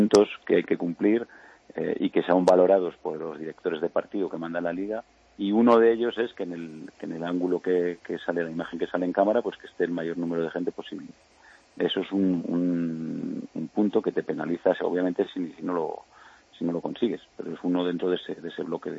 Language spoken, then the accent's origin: Spanish; Spain; como buenos españoles siempre dejamos todo para el final